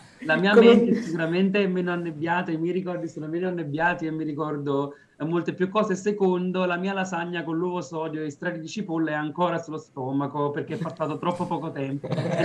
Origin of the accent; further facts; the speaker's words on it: Hinesburg, Vermont, United States; Italian is a second language; 4.000 il numero di persone nel mio paesino, Hinesburg, Vermont, se volete andare a cercare